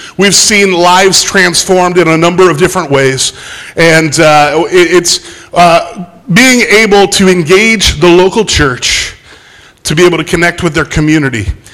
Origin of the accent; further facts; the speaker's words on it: Pennsylvania, United States; I grew up in Western Pennsylvania, the fifth generation of crane operators and steelworkers. When I want to visit family, I go to Pittsburgh